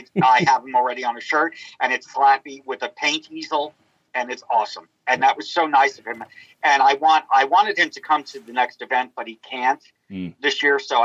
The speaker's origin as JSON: {"language": "English", "town": "Lexington", "region": "Kentucky", "country": "United States", "tie": "born or raised there", "said": "I chose Lexington this year as opposed to Louisville from last year because Lexington's my hometown. I want to show support for my city."}